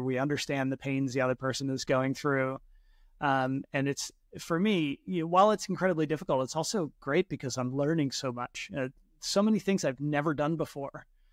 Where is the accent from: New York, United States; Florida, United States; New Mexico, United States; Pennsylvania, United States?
Pennsylvania, United States; Philadelphia; moved away as an adult; now in United Kingdom; I live in the UK, even though I'm American, grew up in Philadelphia, moved to the UK, gosh, almost 9 years ago now